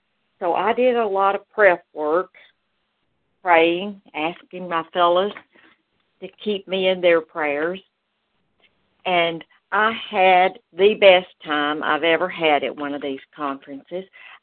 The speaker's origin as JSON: {"language": "English", "town": "Malden", "region": "South Carolina", "country": "United States", "said": "I am from Malden, South Carolina."}